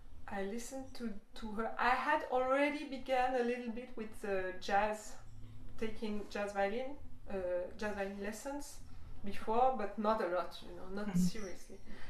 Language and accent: English; Switzerland; I'm from Switzerland, so when I studied jazz, I studied classical in Switzerland.